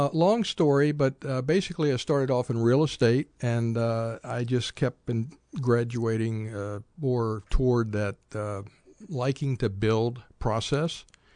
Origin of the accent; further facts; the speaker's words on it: Virginia, United States; now in Charlottesville, United States; I grew up over in the Shenandoah Valley and went to school at Bridgewater College